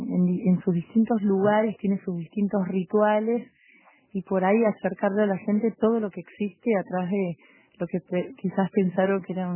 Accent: Buenos Aires, Argentina; born there; also born or lived in Patagonia; Yo nací en Buenos Aires, de chica pasaba mucho tiempo en el sur, en la Patagonia.

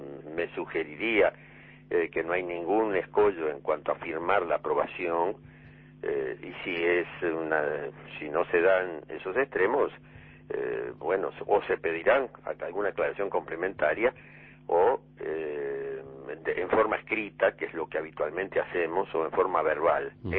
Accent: Uruguay; En lo personal, y como ciudadano uruguayo, le digo la verdad, yo también

